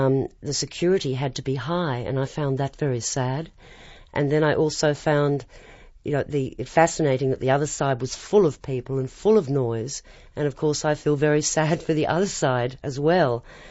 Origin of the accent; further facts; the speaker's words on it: Australia; it is so far removed from the beach, as I understand it as an Australian